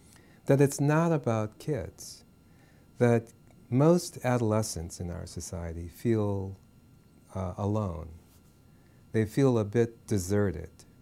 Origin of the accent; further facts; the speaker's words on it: New Orleans, Louisiana, United States; I grew up in New Orleans, and Katrina was devastation like New Orleans has